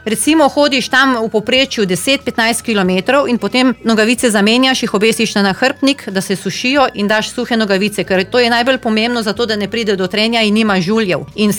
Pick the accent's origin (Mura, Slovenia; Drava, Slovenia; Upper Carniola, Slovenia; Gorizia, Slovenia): Gorizia, Slovenia; jaz sem doma iz Cerkljanskega, iz ene majhne vasice in dejansko veš, kako je tam gor.